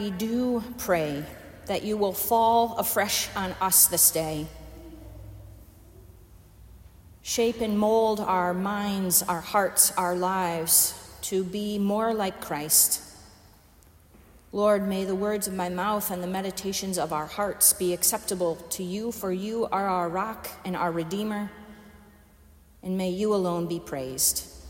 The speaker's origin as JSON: {"language": "English", "region": "Midwest", "country": "United States", "accent": "Midwest American", "said": "Thank you for listening to my Midwest American accent today."}